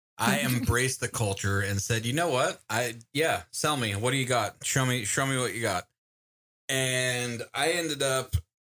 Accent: United States; I'm from America.

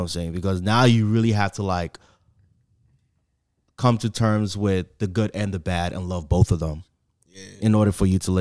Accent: United States; because I'm from the States and I come down there

